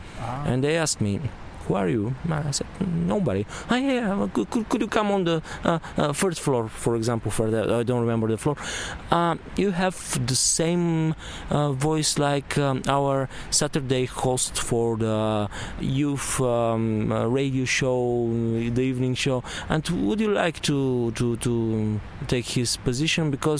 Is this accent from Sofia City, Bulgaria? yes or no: no; Montana, Montana Province, Bulgaria; when I was 15, in my hometown called Montana. It's very funny because actually it had a kind of a socialist name and they wanted to change it